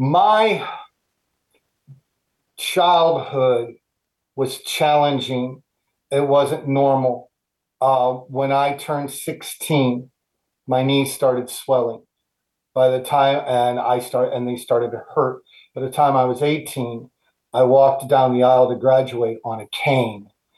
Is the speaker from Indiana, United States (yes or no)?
yes; Highland, Indiana, United States; I'm born and raised in Highland, graduated in 1982. Started going to the clubs in 84 when I was 20, because I didn't turn 21 until the end of the year.